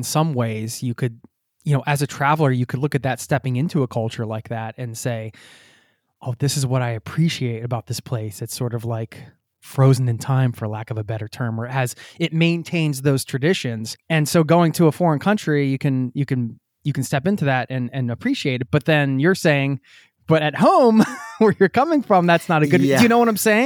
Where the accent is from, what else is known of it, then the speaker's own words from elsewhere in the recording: United States; now in Norway; I live in Norway. I moved here. I'm originally from the States, and now I've been here for, say 8 years or something. I'm a citizen now.